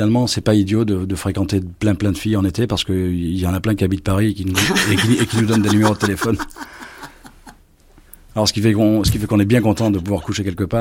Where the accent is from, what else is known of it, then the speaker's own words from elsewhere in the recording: Castiglione, Tipaza Province, Algeria; born there; Je suis né en Algérie, à Castiglione